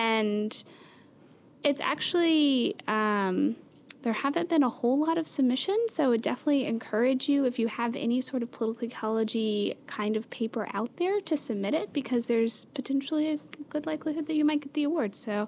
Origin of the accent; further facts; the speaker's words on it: Memphis, Tennessee, United States; That's really interesting to me just because I'm from Memphis, Tennessee.